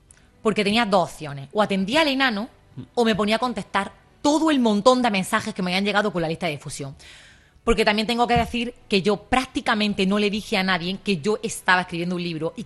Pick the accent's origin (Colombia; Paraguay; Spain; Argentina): Spain; Balanegra, Andalusia; Yo soy de Balanegra y el libro me llegó allí. Yo tengo un negocio en Balanegra, a mi local.